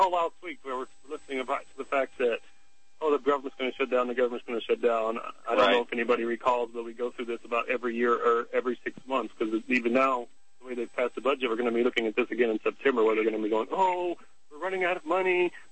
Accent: Missouri, United States; I'm born and raised in Missouri. I've grown up in the state my whole life

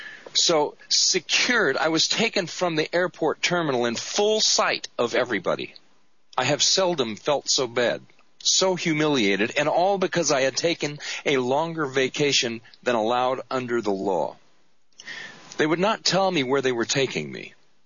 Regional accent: United States; my question to us as an American people, to us that we've allowed this to happen, is what has this country become?

